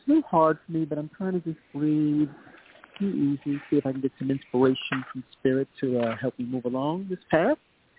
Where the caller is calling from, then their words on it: New York, United States; I'm calling from New York.